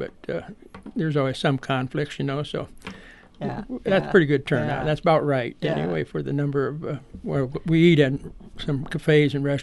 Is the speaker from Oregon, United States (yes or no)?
no; Carroll, Iowa, United States; Well, I was born and raised in Carroll, and I came down here for my second teaching job.